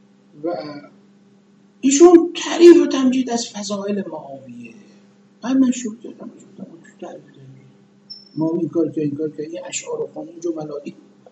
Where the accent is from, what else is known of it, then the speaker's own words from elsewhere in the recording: Iran; خب احوال پرسی و ما از ایران آمدیم و اینا